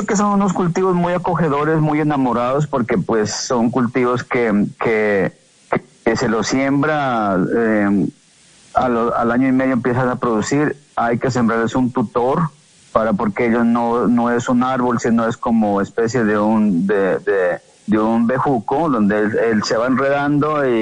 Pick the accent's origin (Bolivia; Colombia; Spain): Colombia; donde se refleja la paz de todos nosotros como colombianos.